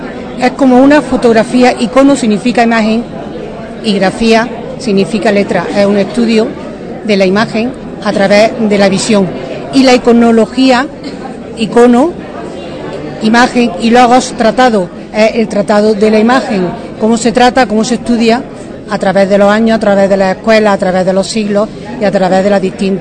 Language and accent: Spanish; Priego de Córdoba, Andalusia, Spain; now in Granada, Spain; Yo soy de Priego, claro, pero vivo en Granada.